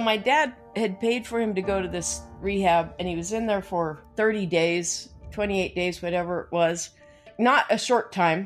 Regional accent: Logan, Utah, United States; That's why we grew up in Logan. My mother was from the Logan area, grew up on a farm.

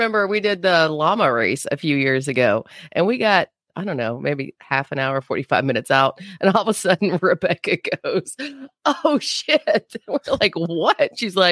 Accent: Panama City, Florida, United States; like back home in Panama City, I'm from Panama City, Florida.

